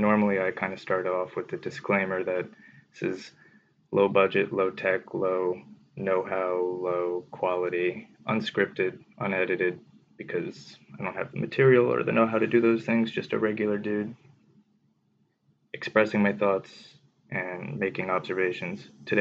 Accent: Connecticut, United States; You see, I'm originally from Connecticut, New York metro area.

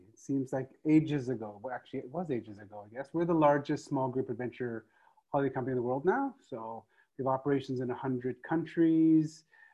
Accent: Calgary, Alberta, Canada; also born or lived in Trinidad; I was three when I moved to Canada, to Calgary in Alberta. So I was very young. So I grew up in Calgary and in Canada.

